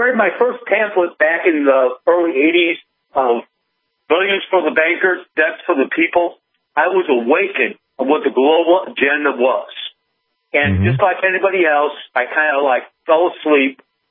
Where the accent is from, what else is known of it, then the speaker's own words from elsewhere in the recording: Indiana, United States; I'm actually from Northwest Indiana, which is a stone's throw from Chicago, which is probably the worst corrupt part of the state.